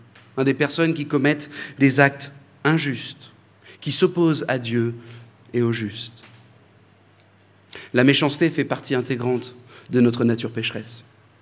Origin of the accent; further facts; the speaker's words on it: France; en tant que Français, moi je suis content, je pense que ça s'entend à ma voix